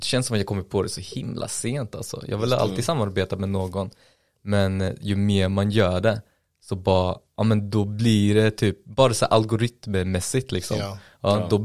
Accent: Hjälbo, Västra Götaland County, Sweden; Jag bor i Hjälbo. Jag är från Hjälbo.

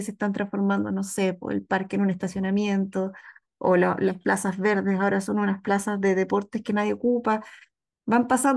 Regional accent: Quilpué, Valparaíso, Chile; Yo soy de Quilpué y me podía identificar con esas bastiones como de resistencia cultural que se dan en los pueblos pequeños.

